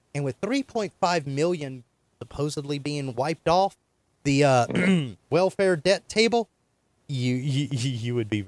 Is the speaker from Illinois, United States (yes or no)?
no; North Carolina, United States; I was born in the South.